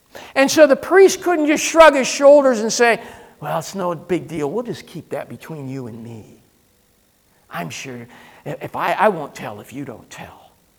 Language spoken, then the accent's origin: English; California, United States; I'm from California. Everything's casual in California.